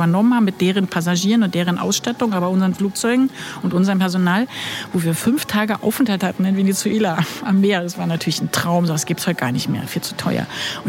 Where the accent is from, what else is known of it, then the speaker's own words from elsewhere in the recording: Berlin, Germany; Sorry, aber ich bin Berlinerin.